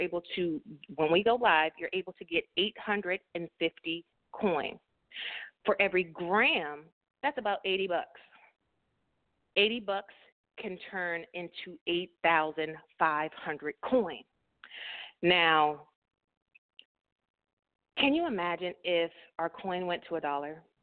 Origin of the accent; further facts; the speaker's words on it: Youngstown, Ohio, United States; now in Grovetown, United States; I'm originally from Youngstown, Ohio, currently repping Grovetown, Georgia